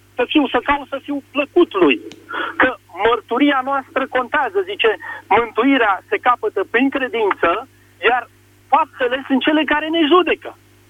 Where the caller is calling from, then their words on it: Bucharest, Romania; din București